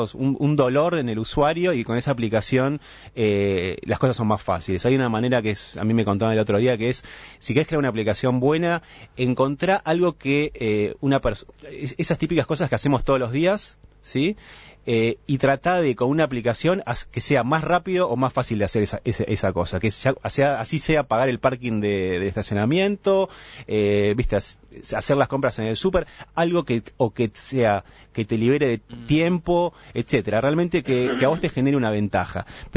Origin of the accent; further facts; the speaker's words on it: Argentina; bueno, yo soy argentino